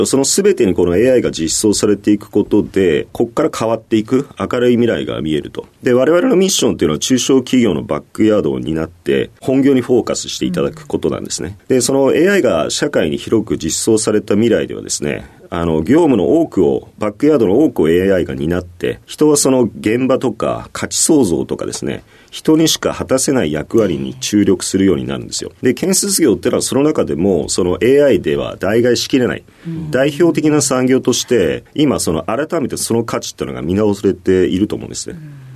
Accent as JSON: {"language": "Japanese", "town": "Nerima", "region": "Tokyo", "country": "Japan", "said": "出身は東京都の練馬区になります。"}